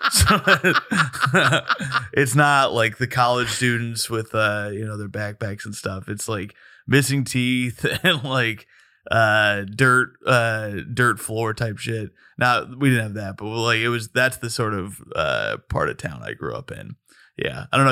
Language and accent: English; Bloomington, Indiana, United States; Bloomington, Indiana, to be specific, but more like the outskirts, because Bloomington's a college town.